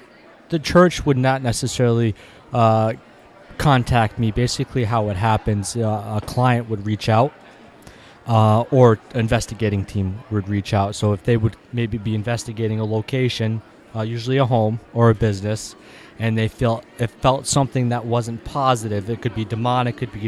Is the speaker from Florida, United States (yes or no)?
no; Rhode Island, United States; is I'm from Rhode Island.